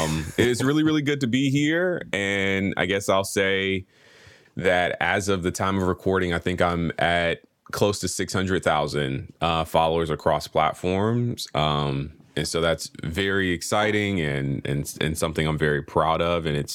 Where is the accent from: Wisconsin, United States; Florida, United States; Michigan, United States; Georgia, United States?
Georgia, United States; Atlanta; Yeah, so I grew up in Atlanta, Georgia, in Southwest Atlanta off Cascade Road.